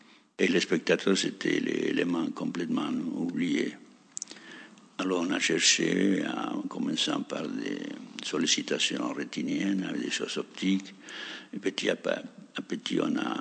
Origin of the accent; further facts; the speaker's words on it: Argentina; French is a second language; now in Paris, France; Je suis venu en France de l'Argentine dans l'année 58.